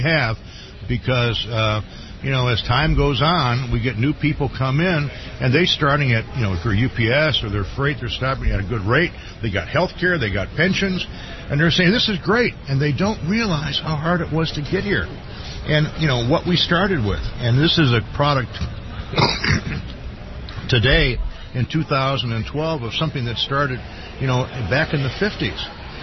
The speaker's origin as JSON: {"language": "English", "region": "Michigan", "country": "United States", "said": "I'm from Michigan."}